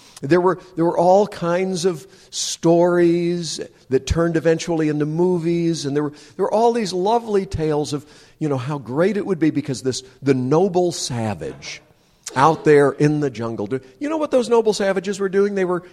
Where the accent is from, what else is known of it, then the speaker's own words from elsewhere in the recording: North Carolina, United States; When I was growing up in Western Carolina, many, many years ago, the main road through Asheville had to go through a tunnel.